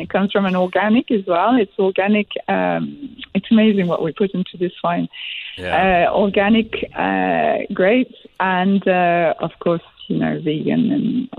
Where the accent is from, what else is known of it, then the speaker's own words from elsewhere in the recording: Quebec, Canada; I'm from Quebec, of course.